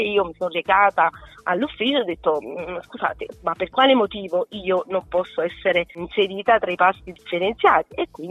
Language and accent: Italian; Giugliano, Campania, Italy; Della provincia di Napoli, precisamente di Giugliano.